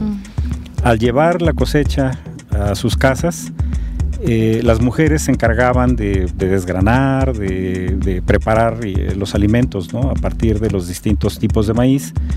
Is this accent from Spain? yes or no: no; Mexico; Pero nosotros en México somos muy dados a preferir mucho el sabor.